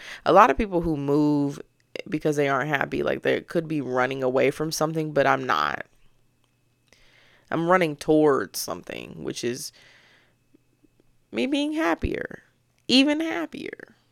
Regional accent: Memphis, Tennessee, United States; if I tell them I'm from Memphis and I got family from Mississippi

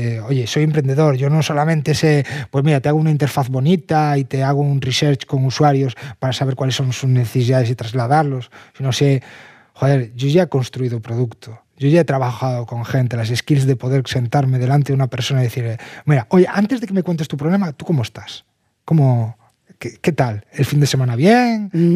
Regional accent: Galicia, Spain; Y claro, yo soy de Galicia

